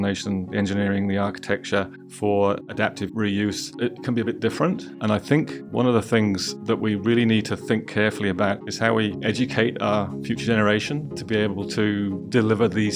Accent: Wales, United Kingdom; also born or lived in Rochdale; So I was actually born in the UK in a town called Rochdale, which is on the outskirts of Manchester. And I grew up in South Wales. My parents moved to South Wales, where I grew up.

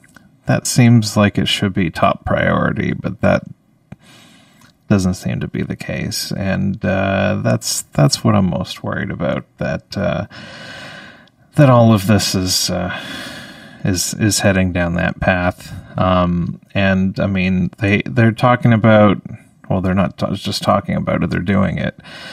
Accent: Canada; as a Canadian

